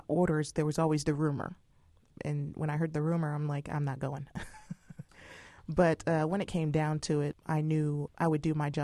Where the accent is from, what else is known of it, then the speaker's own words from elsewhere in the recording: Panama; now in United States; Aunts, uncles, cousins have served in the military from the time we immigrated from Panama to the U.S.